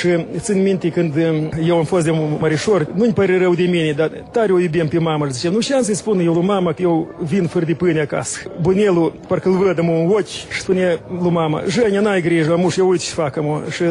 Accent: Cotiujeni, Moldova; La noi, în satul meu, în Cotiujeni.

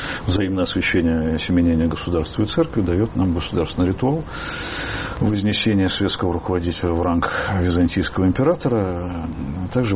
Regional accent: Germany; Я бы с мизинца начал. Нет, я немец.

